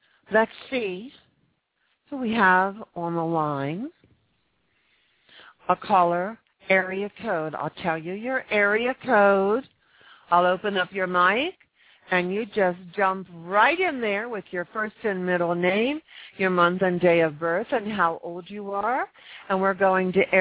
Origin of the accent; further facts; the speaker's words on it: Philadelphia, Pennsylvania, United States; Really? I'm from Philadelphia.